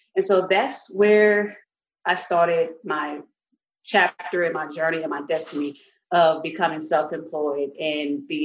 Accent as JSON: {"language": "English", "town": "Austin", "region": "Texas", "country": "United States", "tie": "born or raised there", "lives_now": "Houston, United States", "said": "I'm from Austin, Texas, by the way, born and raised"}